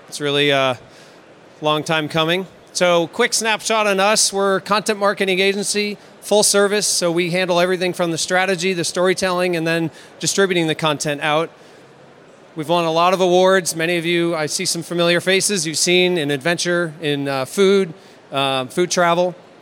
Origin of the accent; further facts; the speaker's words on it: Maine, United States; I'm from Maine on the East Coast in the U.S.